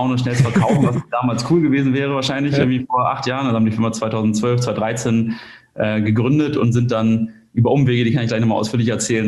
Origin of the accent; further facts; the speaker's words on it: Kiel, Schleswig-Holstein, Germany; bin 29 Jahre alt und komme aus Kiel.